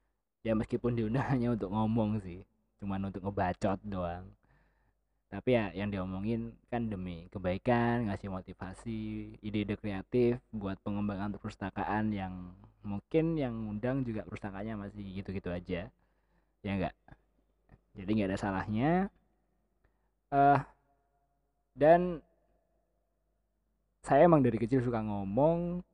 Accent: Banyuwangi, East Java, Indonesia; Jadi, pada kala itu ada sekolah menengah pertama di daerah gua, Banyuwangi.

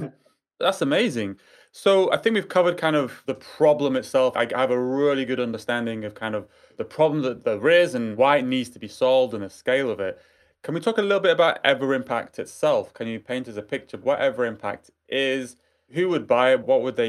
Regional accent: Manchester, North West England, United Kingdom; born there; I'm from Manchester, actually. That's where I was born.

